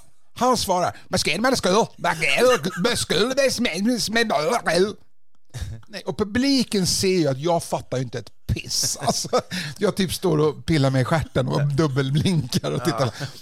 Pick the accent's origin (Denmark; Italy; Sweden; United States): Denmark; Swedish is a second language; hej, jag är komiker, bla bla, jag är en dansk man